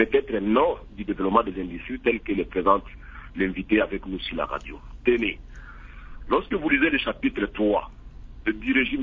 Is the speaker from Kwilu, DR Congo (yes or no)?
no; Bunia, Ituri, DR Congo; je donne le cours de fiscalité à l'université, chez nous, à Bounia, comme à Mangui, partout là où je passe